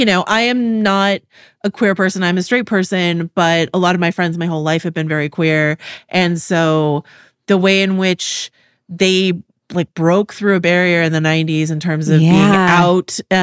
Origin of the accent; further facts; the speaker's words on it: California, United States; In Northern California, the Bay Area.